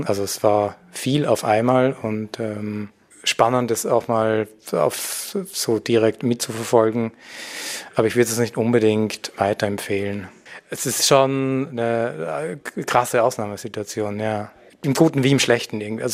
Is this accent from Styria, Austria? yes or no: yes; Styria, Austria; ich komme aus der Obersteiermark.